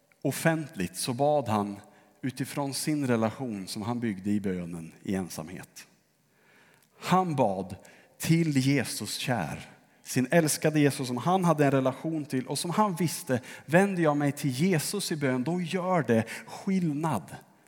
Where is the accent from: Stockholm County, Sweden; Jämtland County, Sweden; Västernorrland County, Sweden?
Västernorrland County, Sweden; Örnsköldsvik; min församling där jag växte upp i Örnsköldsvik.